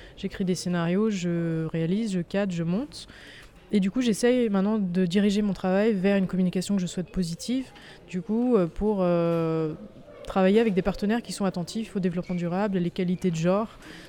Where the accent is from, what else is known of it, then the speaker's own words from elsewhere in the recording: Chamonix, Auvergne-Rhône-Alpes, France; On est originaire de Chamonix, en fait, on était conscient qu'il y a un changement climatique en marche.